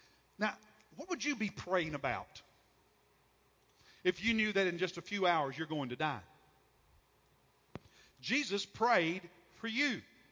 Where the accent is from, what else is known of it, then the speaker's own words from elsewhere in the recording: United States; but even when I'm there, I'm an American.